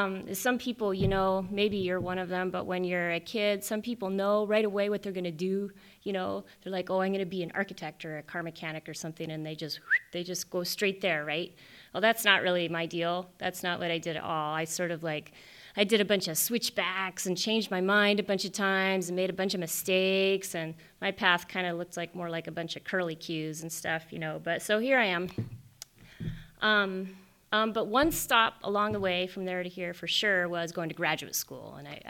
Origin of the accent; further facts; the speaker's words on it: Phoenix, Arizona, United States; because I grew up in Phoenix, and I was a total child of the suburbs, right?